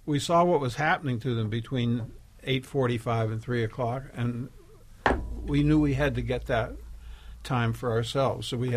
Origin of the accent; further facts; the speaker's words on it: West Virginia, United States; I grew up in West Virginia, and I went to terrible public schools there.